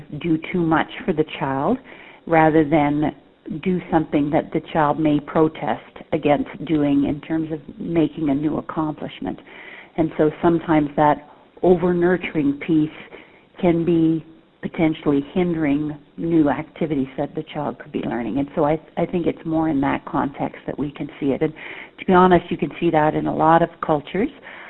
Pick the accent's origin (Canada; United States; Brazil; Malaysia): Canada; I'm not blaming grandparents, and I'm of a Canadian culture